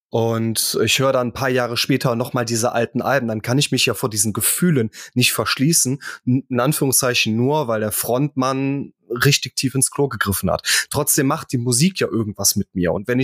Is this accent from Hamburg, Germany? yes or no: no; Griffenbruch, North Rhine-Westphalia, Germany; Ich bin in Griffenbruch aufgewachsen, das ist Nähe Krefeld, genauso wie du, mein lieber Kai.